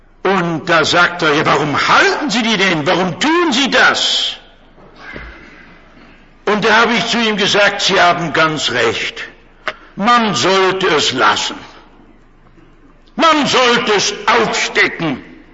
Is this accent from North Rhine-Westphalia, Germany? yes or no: yes; North Rhine-Westphalia, Germany; Sehen Sie, ich komme aus dem Ruhrgebiet. Da gibt es Bergwerke.